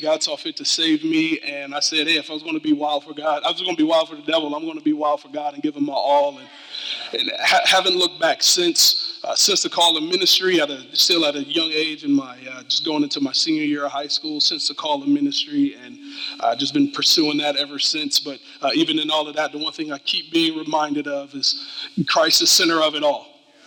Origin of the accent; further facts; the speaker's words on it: Detroit, Michigan, United States; also born or lived in New England; I am a Detroit native, born and bred in Detroit, Michigan, but I lived on the East Coast for 12 years out in the bitter cold of New England.